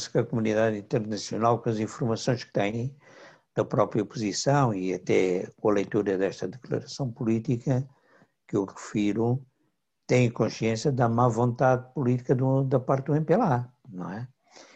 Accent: Angola; enquanto angolano, enquanto político

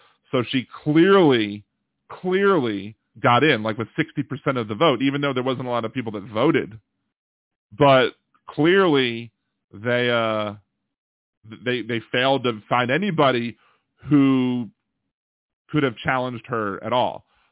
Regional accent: Illinois, United States; I grew up in Mason County, Illinois.

